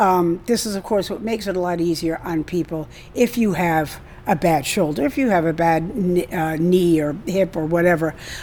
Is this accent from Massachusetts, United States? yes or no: yes; Massachusetts, United States; also born or lived in New York; I grew up here in the South Coast of Massachusetts, and I moved to New York for 42 years